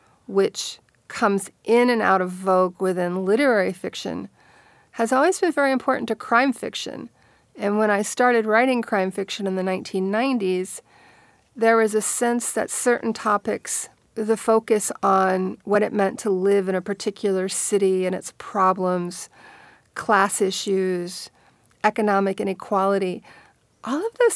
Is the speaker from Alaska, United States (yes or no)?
no; Baltimore, Maryland, United States; And as a kid growing up in Baltimore, it was a case I knew and was familiar with.